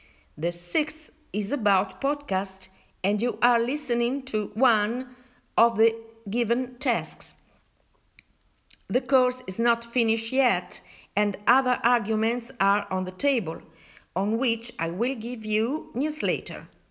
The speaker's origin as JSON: {"language": "English", "country": "Italy", "said": "from Italy."}